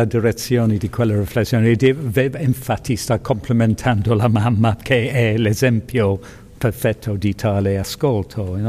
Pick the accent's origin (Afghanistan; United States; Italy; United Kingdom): United Kingdom; England; Italian is a second language; Mi piace molto perché, essendo inglese, noi non ce l'abbiamo.